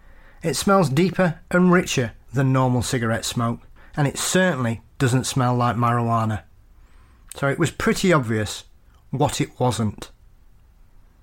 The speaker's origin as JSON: {"language": "English", "town": "Faversham", "region": "South East England", "country": "United Kingdom", "tie": "born or raised there", "said": "It took place just outside my hometown of Faversham, in the county of Kent, an area that is often referred to as the Garden of England."}